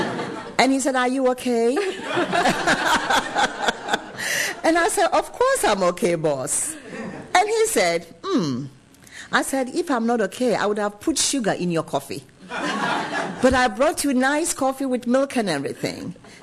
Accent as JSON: {"language": "English", "country": "United States", "said": "I said, listen, I'm from the United States. I'm an adult."}